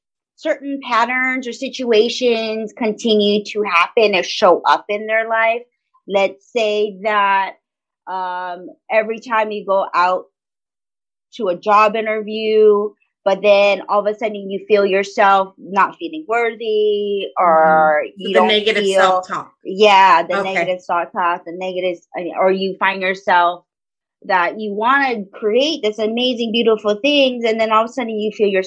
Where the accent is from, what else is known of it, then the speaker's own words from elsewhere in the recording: Hawaii, United States; of course, and I am from the Big Island of Hawaii.